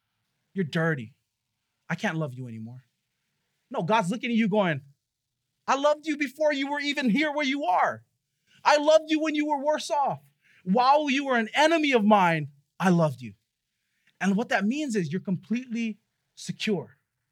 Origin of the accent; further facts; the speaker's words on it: Waipahu, Hawaii, United States; I was sitting down with my sister-in-law this week and we're just talking about what it was like growing up in Waipahu.